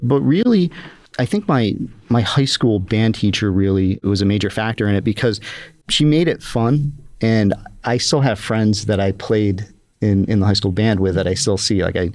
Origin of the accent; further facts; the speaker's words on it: Scotia, New York, United States; I grew up in Scotia, New York.